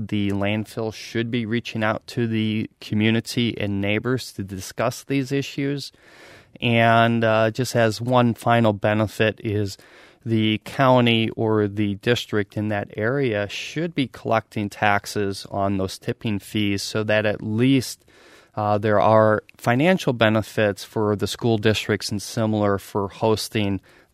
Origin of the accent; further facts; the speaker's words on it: Stanley, Wisconsin, United States; I grew up in Stanley, Wisconsin, not too far from Eau Claire